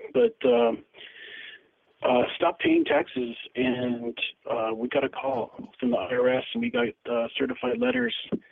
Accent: California, United States; I'm from California.

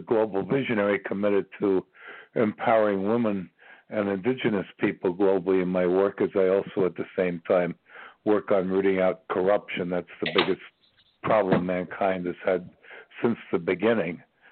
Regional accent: New York, United States; now in Virginia, United States; I'm from New York originally, too.

